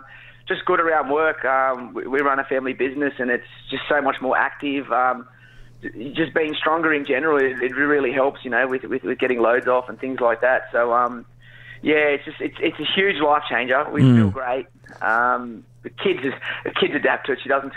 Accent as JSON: {"language": "English", "town": "Queanbeyan", "region": "New South Wales", "country": "Australia", "said": "We are from Queanbeyan. We love it."}